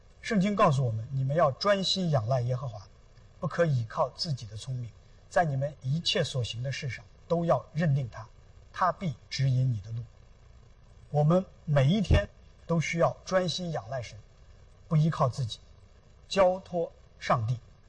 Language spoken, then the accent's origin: Chinese; China; 我们中国人特别看重这个